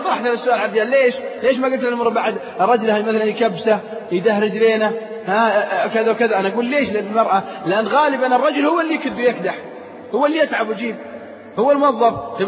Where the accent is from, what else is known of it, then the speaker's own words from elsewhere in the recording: Saudi Arabia; ليس في بلادنا السعودية